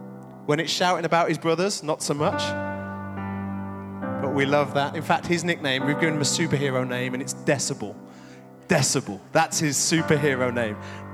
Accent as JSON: {"language": "English", "region": "West Midlands", "country": "United Kingdom", "said": "because of my posh accent. I know, that's probably what you're thinking. I'm actually from the West Midlands."}